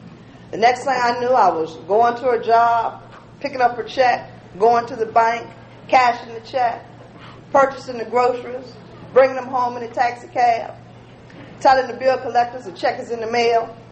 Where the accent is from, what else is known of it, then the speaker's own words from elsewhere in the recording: Hampton, Virginia, United States; I want y'all to know I'm from Hampton, Virginia.